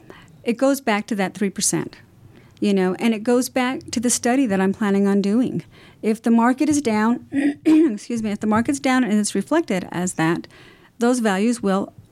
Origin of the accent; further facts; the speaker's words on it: Ely, Nevada, United States; moved away as an adult; I'm from a small town, as it is, so I love the small town. I'm born and raised in Ely, Nevada. I lived there for like 19 years and then moved here.